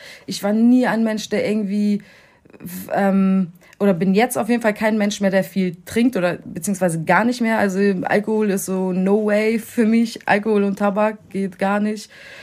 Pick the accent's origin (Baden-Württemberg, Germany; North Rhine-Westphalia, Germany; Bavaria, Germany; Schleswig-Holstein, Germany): Schleswig-Holstein, Germany; Flensburg; also born or lived in Poland; geboren bin ich in Polen und bin aber mit 1,5, 2 Jahren nach Flensburg gekommen. Und dort lebe ich mit Zwischenstopps in Baden-Württemberg und Bayern. Dort lebe ich aber seitdem. Und ja, jetzt geht's langsam Richtung Berlin.